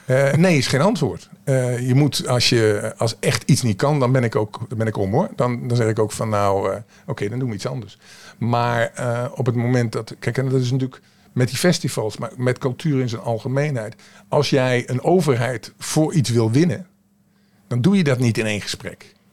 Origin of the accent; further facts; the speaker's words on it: Zeeland, Netherlands; Ik kom van Noord-Beveland, dus...